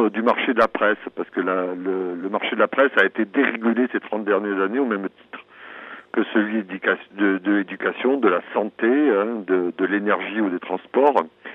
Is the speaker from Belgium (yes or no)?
no; Bordeaux, Nouvelle-Aquitaine, France; je suis à Bordeaux parce que je fais une avant-première ce soir au cinéma Utopia de Bordeaux, mais moi je suis originaire de Bordeaux, j'ai fait l'unité journaliste de Bordeaux et après je suis monté dans le Nord en 90